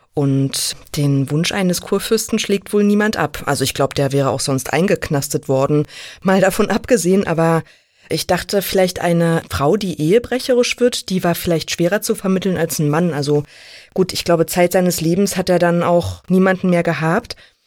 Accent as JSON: {"language": "German", "region": "Brandenburg", "country": "Germany", "said": "Da musste ich auch erst als Brandenburgerin nachschauen."}